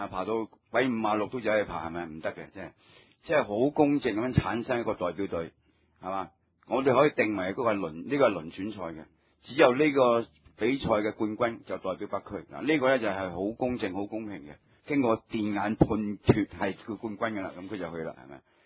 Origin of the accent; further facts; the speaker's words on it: China; 唔系净系我哋中国人嘅一个活动嚟嘅